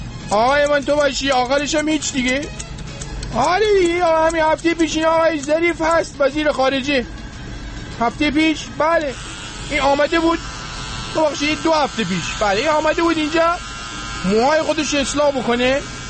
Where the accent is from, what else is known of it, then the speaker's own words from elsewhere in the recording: Rasht, Gilan, Iran; منم آرایشگرم، منم رشتیم، منم سلمانی اینجا دارم.